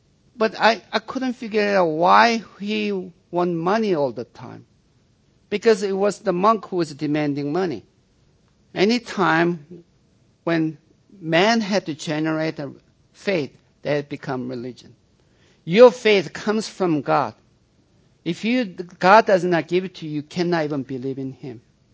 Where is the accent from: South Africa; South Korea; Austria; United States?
South Korea; When I was growing up in South Korea, my mother was a Buddhist, and she used to take me to the Buddhist temple.